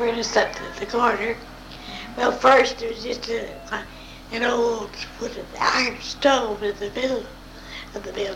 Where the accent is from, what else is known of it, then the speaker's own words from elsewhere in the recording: United States; I was born near Brimfield, say, because yes. I can't tell you exactly the place. But we lived on this farm down there, what is now Fox Creeks.